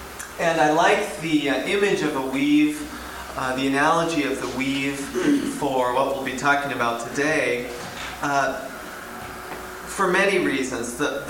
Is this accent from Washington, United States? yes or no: yes; Spokane, Washington, United States; This is where I grew up in Spokane, Washington, the university there.